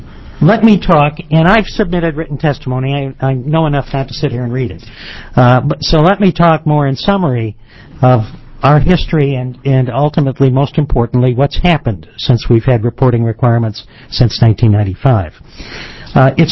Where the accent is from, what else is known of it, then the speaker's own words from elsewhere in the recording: St. Paul, Minnesota, United States; I'm from St. Paul, Minnesota, 214 Oak Grove Place in St. Paul.